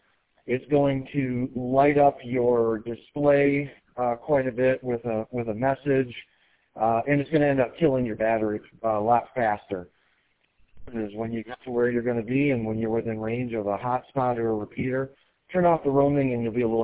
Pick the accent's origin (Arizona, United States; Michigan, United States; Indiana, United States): Michigan, United States; Lowell; Oh, great, my hometown. I actually grew up in Lowell, and I understand there's a repeater there.